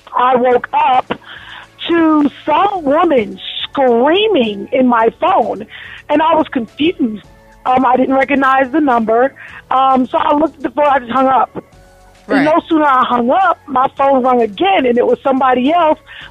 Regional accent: New Jersey, United States; I'm born and raised in New Jersey. I got 9 brothers.

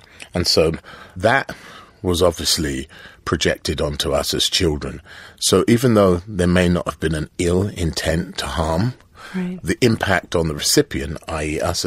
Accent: United Kingdom; It was important for me to share an experience of a black child growing up in Britain.

